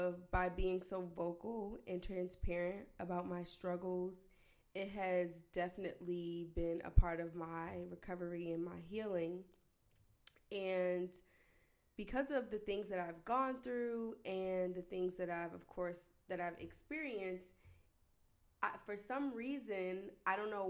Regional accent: New Jersey, United States; I'm the oldest of 7 children. I'm from New Jersey.

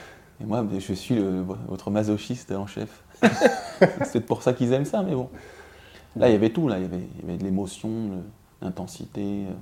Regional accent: Paris, Île-de-France, France; Je viens de Paris

